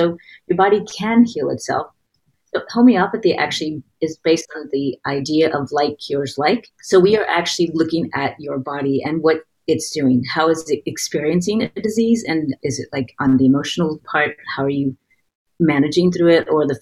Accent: United States; now in Netherlands; I'm actually American and married to a Dutchman. So we live in the Netherlands

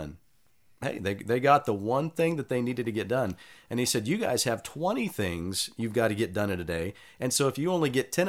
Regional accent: United States; So very different for me growing up outside of America and then coming back and trying to pastor an American church.

